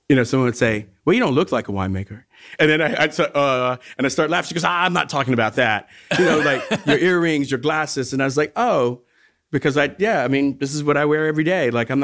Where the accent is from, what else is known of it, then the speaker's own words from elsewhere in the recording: United States; It always seemed weird as an American